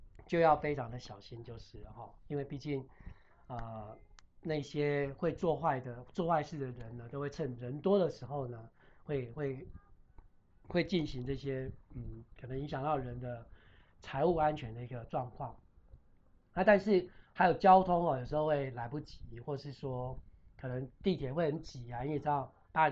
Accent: Taiwan; 我们台湾这边的观光呢，也真的要加油

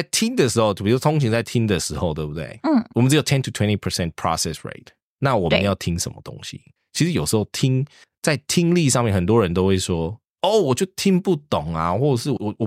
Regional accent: South Africa; 我们小时候在南非学的是英式的教育

